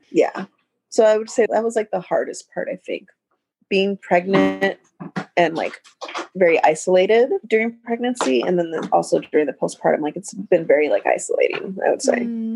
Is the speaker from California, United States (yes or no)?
yes; California, United States; now in New York, United States; But yeah, so I grew up in California. I've lived in New York for almost 20 years now, almost. But I'm originally from California.